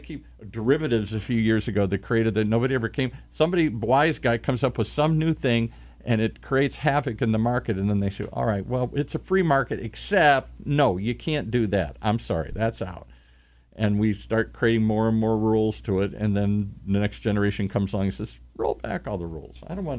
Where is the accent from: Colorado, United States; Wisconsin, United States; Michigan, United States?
Michigan, United States; Detroit; And I grew up in Detroit, which had the Detroit Lions